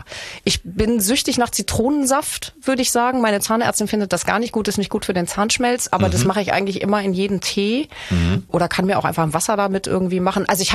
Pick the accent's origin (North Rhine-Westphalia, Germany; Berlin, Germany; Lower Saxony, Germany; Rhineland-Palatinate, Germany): North Rhine-Westphalia, Germany; Bochum; Das ist meine Heimat